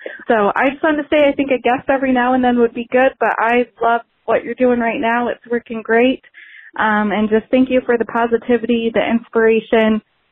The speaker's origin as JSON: {"language": "English", "region": "Michigan", "country": "United States", "said": "I'm from Michigan."}